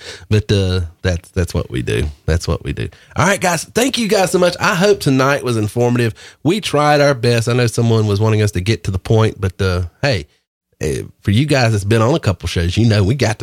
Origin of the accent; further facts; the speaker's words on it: the South, United States; accent: Southern; But obviously I'm a Southerner because of my dialect, as you can probably tell. It's not an act. This is the real deal.